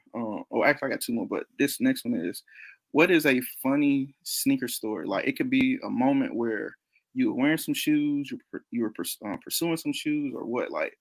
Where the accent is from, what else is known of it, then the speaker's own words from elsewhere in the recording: Georgia, United States; so I'm from South Georgia, so I used to go to Jack's because my mom from she from there.